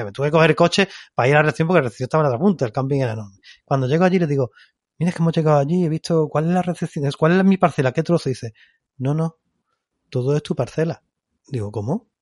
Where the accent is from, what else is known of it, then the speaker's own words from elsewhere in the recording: Spain; esto porque yo soy español